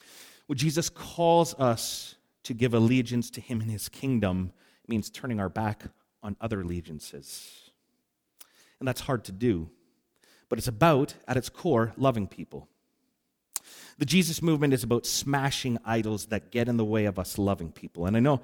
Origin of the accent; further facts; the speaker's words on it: Canada; I'm Canadian.